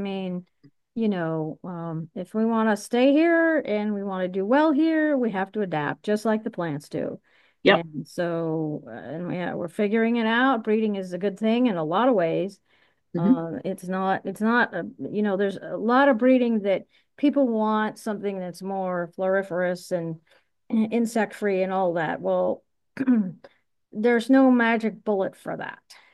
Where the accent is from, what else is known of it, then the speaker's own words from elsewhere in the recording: Pennsylvania, United States; because I was raised in Pennsylvania, and so that was enough rainfall and everything for that grass.